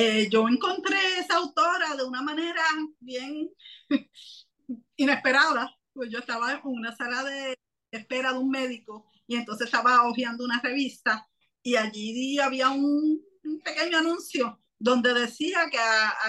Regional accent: Rincón, Puerto Rico; also born or lived in United States; Soy pues puertorriqueña, de Rincón, Puerto Rico, aunque nací en Estados Unidos, pero he vivido aquí pues toda mi vida.

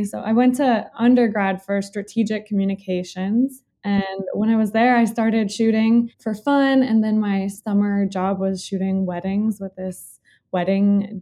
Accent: North Dakota, United States; I'm from North Dakota, not many people are doing like advertising photography. So then I found a grad program in New York at SVA.

